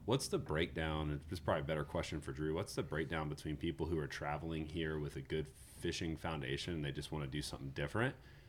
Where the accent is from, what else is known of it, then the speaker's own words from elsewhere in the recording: Florida, United States; I think for me, it's kind of like growing up in Florida. You know, I would come up with my dad to, you know, a couple areas around Pigeon Forge